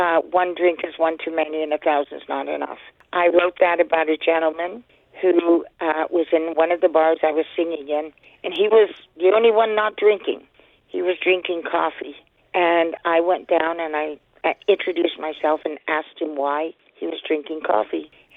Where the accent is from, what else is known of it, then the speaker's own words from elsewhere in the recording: the Maritimes, Canada; I guess maybe because I'm from the Maritimes, where everybody all gets together.